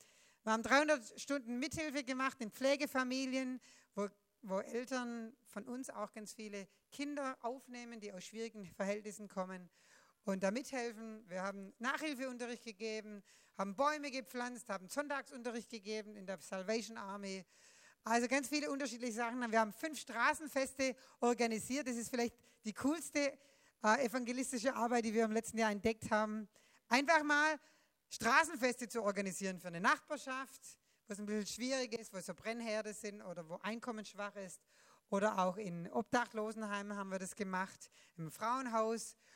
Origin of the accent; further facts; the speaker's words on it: Germany; now in United States; ich bin Deutsche, wohne in Amerika, in einem westlichen Land